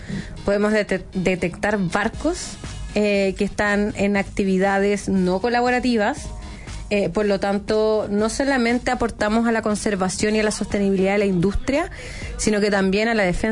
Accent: Valdivia, Los Ríos, Chile; Yo crecí en Valdivia, en el sur, donde tenemos mucha naturaleza, así que siempre estaba como ahí yendo a la playa

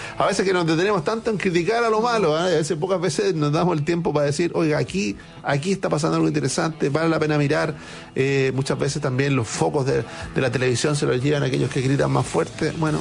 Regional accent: Chile; Fue el músculo, es parte de la de lo que nos identifica como chilenos, ¿no?

